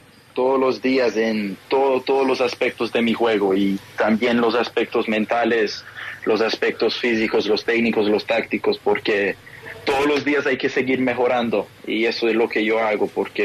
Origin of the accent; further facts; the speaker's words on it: Colombia; desde que nací, yo siempre me he sentido colombiano. Yo soy colombiano de nacimiento